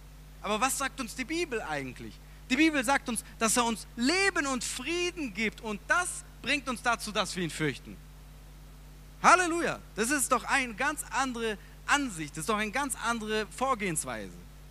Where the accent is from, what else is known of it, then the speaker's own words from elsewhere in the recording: Trossingen, Baden-Württemberg, Germany; Allein in Trossingen, das kann man nicht mal zählen, wo ich aufgewachsen bin, da gibt es so viele Kirchen.